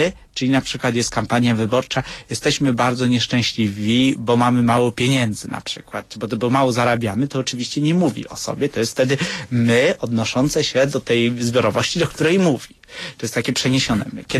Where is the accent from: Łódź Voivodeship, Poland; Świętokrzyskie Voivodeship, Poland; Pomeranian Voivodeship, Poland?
Świętokrzyskie Voivodeship, Poland; Włoszczowa; ja pochodzę z okolic Włoszczowy